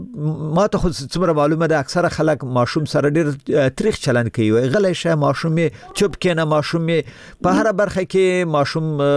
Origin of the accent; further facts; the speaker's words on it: Afghanistan; زه هم افغان یم،